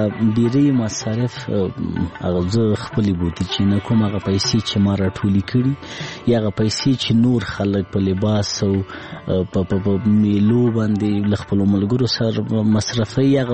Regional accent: Laghman, Afghanistan; born or raised there

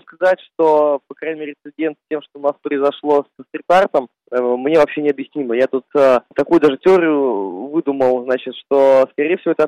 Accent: Belarus; Я вообще с Беларуси сам, там ничего никогда не меняется.

